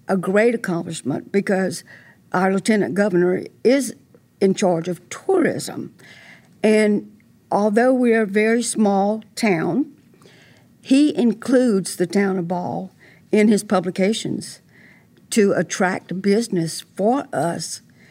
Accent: Fifth Ward, Louisiana, United States; born there; Well, I was born in Fifth Ward, Louisiana.

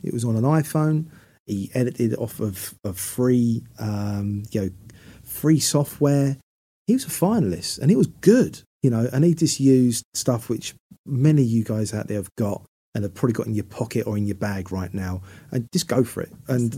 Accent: London, United Kingdom; I'm a guy from North London who, you know, was the first guy in his family to do a degree.

